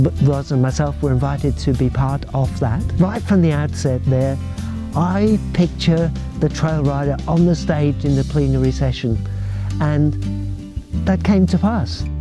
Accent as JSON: {"language": "English", "region": "England", "country": "United Kingdom", "tie": "born or raised there", "said": "I grew up in England."}